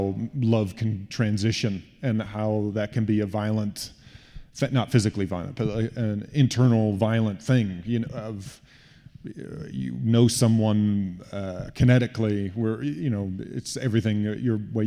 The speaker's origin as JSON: {"language": "English", "region": "Indiana", "country": "United States", "tie": "born or raised there", "said": "growing up in Indiana. Not a slight to Indiana, but just wasn't the theatrical hub of the world."}